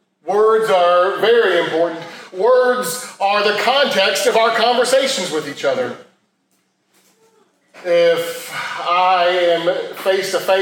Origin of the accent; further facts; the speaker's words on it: United States; But growing up in America, you've heard the term pulling yourself up by the bootstraps.